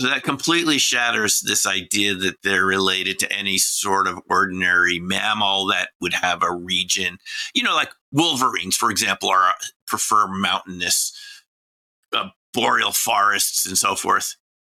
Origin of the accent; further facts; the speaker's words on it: New York, United States; I haven't seen them in the Bronx since I'm from the New York area or Manhattan.